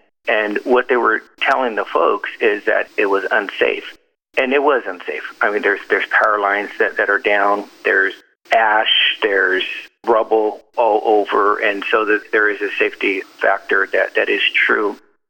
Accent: California, United States; I'm sure I'm from California

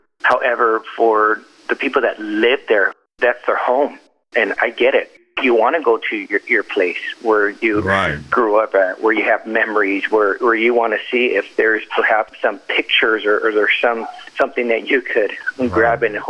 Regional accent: California, United States; I'm sure I'm from California

